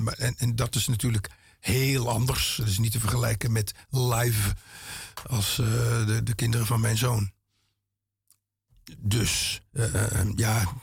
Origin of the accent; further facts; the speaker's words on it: Amsterdam, North Holland, Netherlands; ondanks die Molukse naam, ben ik geboren en getogen Amsterdammer.